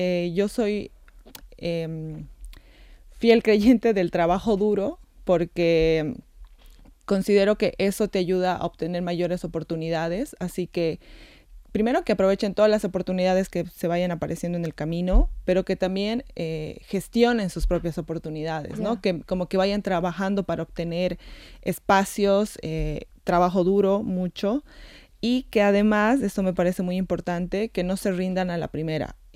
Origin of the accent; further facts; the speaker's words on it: Bolivia; Yo soy de Bolivia, así que es eso.